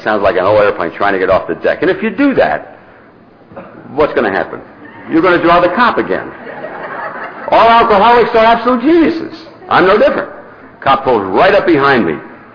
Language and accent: English; Pennsylvania, United States; I got out of that Navy after 4 years. I went back to my hometown in Pennsylvania.